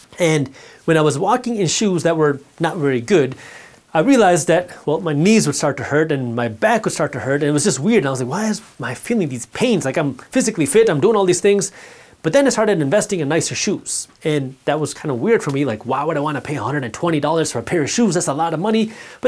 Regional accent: Detroit, Michigan, United States; especially if you're living in a colder state, I'm from Detroit, if you're living in a colder state where you're seeing snow on the ground

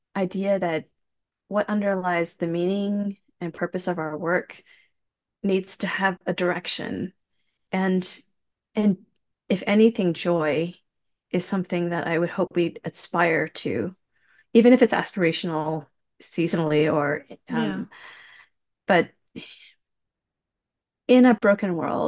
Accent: Long Island, New York, United States; accent: Midwestern; also born or lived in England / Manhattan; I've been told I have a Midwestern accent, which is funny because I was born in England, grew up in Long Island. I do not have a Long Island accent and have lived many years in Manhattan.

